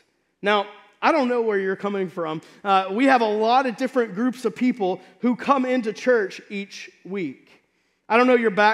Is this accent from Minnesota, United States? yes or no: no; Texas, United States; Now, some of you guys know I have a twin sister, and I grew up in Texas.